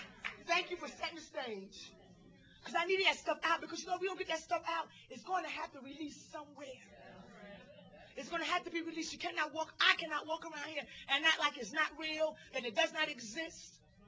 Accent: Brooklyn, New York, United States; And I came from Brooklyn, hustler, thought I had, you know, even I was at my bottom

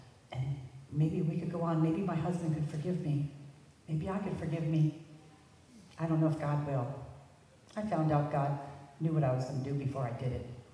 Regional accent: United States; I'm sorry. I'm American. What do you expect? Just chalk it up to being an American.

